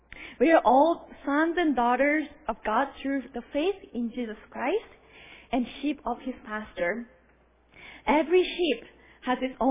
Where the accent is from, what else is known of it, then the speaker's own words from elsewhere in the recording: Japan; I was born and raised in Japan.